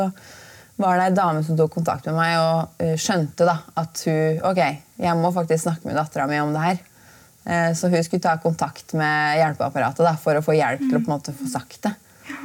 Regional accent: Gjøvik, Innlandet, Norway; Jeg skriver jo om en scene som jeg er hjemme på Gjøvik, der hele familien er samlet

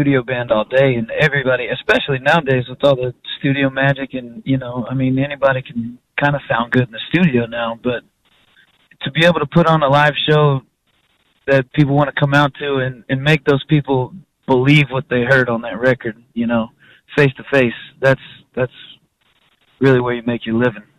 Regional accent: the South, United States; And then you know, we grew up in the South, so we grew up listening to a lot of country and blues and stuff like that.

